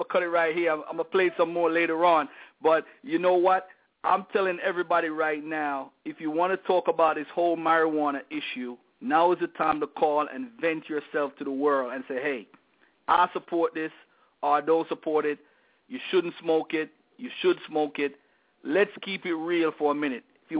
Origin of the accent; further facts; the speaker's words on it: Jamaica; I'm Jamaican, and when I grew up in Jamaica, all I grew up around was people smoking all day, every day.